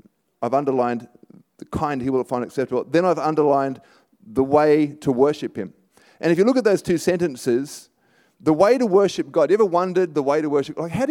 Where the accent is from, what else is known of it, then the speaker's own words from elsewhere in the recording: Sydney, New South Wales, Australia; So I'm from Australia, born in Australia, born in Sydney, born and raised in Sydney. And I'm 46 years old